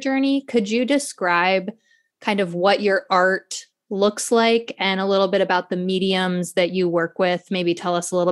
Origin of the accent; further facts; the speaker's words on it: New York, United States; I'm from Western New York. I grew up outside of Rochester and Buffalo.